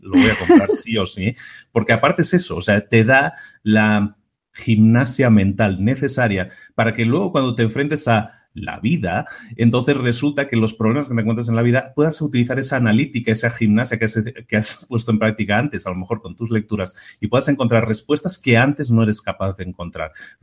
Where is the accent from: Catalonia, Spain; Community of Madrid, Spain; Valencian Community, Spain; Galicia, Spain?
Catalonia, Spain; Barcelona; yo también soy de Barcelona.